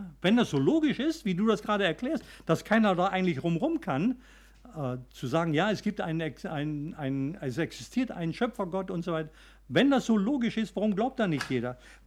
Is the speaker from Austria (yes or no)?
yes; Austria; ich bin in Österreich groß geworden, als Österreicher natürlich, und bin groß geworden in der römischen Kirche.